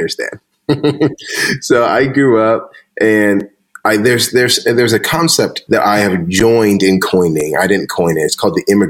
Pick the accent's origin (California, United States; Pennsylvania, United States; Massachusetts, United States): California, United States; San Diego; I am from San Diego.